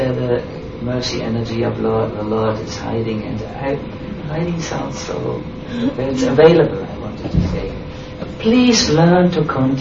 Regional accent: Germany; English is a second language; We come from Germany, we are a little heavy.

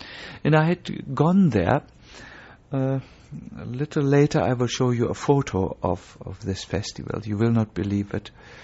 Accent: Germany; English is a second language; Remember, I'm from Germany.

